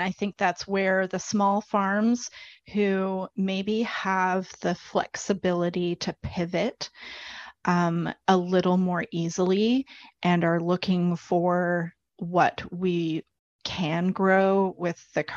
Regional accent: Vancouver, British Columbia, Canada; For example, I'm from Vancouver.

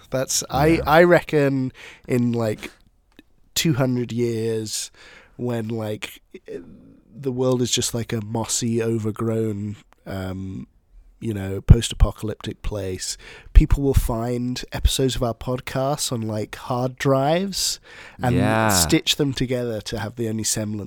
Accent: United Kingdom; I'm not a massive Monty Python fan, which is maybe my hot take as a British citizen.

